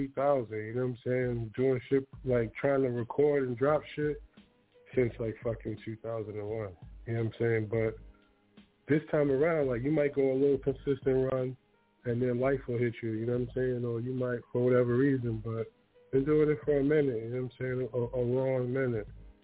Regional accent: Huntington, United States; I'm from Huntington, where like now I'm nearly from Huntington.

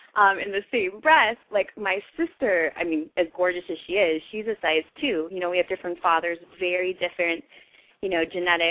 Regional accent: Honolulu, Hawaii, United States; being 5'8", you know, growing up in Honolulu, like, I was always so much taller

